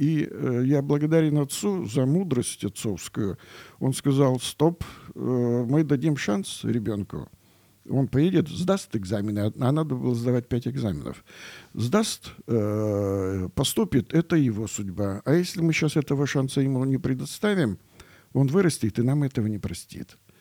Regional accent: Kerch, Crimea, Ukraine; я мальчик приехал из Керчи, очень маленький такой крымский город

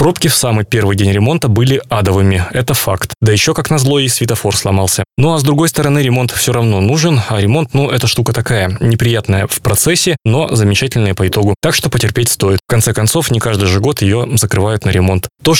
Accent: Ural, Russia; Мы, уральцы, вообще склонны любое нововведение, ломающее привычные модели поведения, принимать в штыки.

